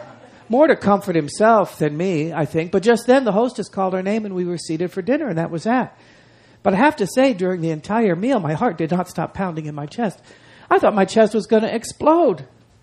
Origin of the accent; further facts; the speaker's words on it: Long Beach, California, United States; held these indelible, joyful memories of times growing up in Long Beach.